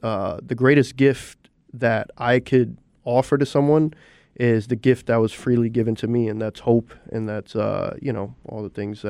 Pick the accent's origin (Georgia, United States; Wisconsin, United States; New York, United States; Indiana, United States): New York, United States; New York City; as a kid growing up in New York City, you know, my life was a whirlwind, to say the least